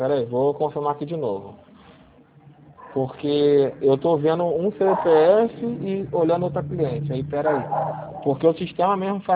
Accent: Rio de Janeiro, Brazil; Sou. É 021

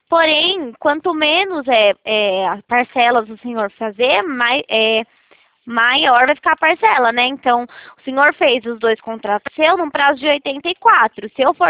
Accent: São Paulo, Brazil; eu sou de São Paulo.

